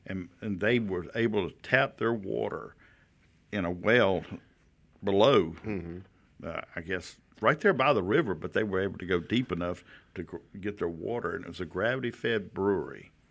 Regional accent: the South, United States; Well, I am from the South.

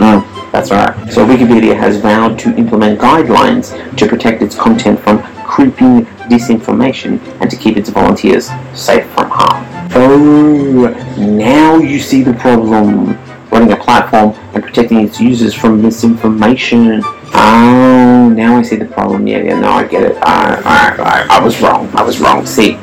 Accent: Melbourne, Victoria, Australia; my hometown of Melbourne, Sydney's arty friend.

